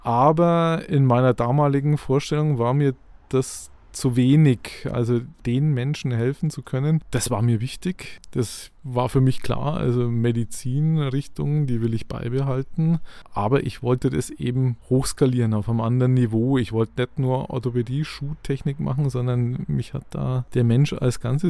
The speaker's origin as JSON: {"language": "German", "town": "Kulmbach", "region": "Bavaria", "country": "Germany", "lives_now": "Fürth, Germany", "said": "Nein, ich komme aus Kulmbach eigentlich."}